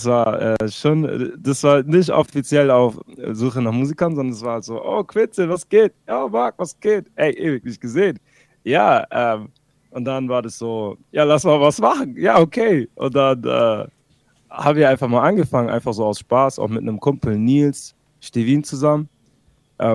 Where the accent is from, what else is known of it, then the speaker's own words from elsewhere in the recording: Esslingen, Baden-Württemberg, Germany; Und ich komme aus Esslingen.